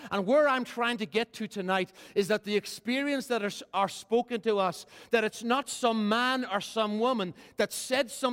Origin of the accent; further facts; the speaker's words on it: Ireland; I come from Ireland, the most intelligent nation in the world.